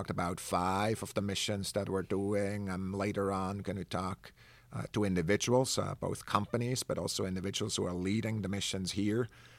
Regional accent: Switzerland; where I grew up in the Swiss mountains

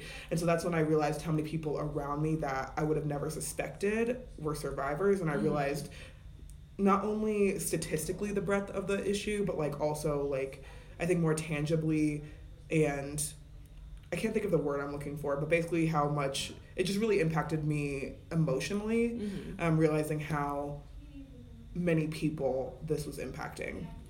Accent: Dayton, Ohio, United States; also born or lived in Tucson, United States; now in Colorado, United States; I'm originally from Ohio, grew up in Dayton, Ohio, and then lived in Tucson, Arizona for 6 years, and I'm on my second year, in Colorado.

